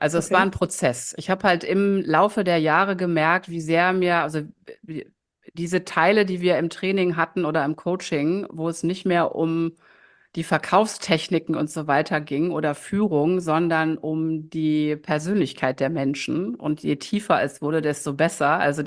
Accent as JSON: {"language": "German", "town": "Düsseldorf", "region": "North Rhine-Westphalia", "country": "Germany", "tie": "born or raised there", "also_born_or_lived": "Ratingen", "said": "Also ich bin 51 Sommer jung. Ich lebe in Düsseldorf. Das ist auch meine Heimatstadt, meine Herzstadt. Ich bin zwar in Ratingen geboren, aber vom Herzen immer schon Düsseldorferin."}